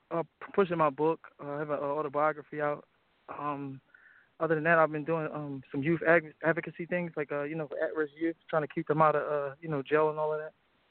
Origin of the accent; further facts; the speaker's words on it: Camden, New Jersey, United States; I'm from Camden, New Jersey. It's like a very poverty stricken city.